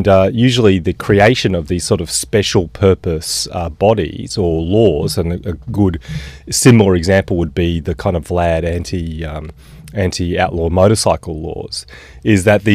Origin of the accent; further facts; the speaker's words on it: Queensland, Australia; And I grew up in Queensland